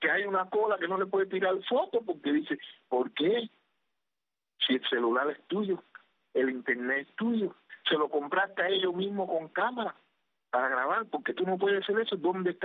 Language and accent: Spanish; Cuba; Te lo digo yo que soy cubano.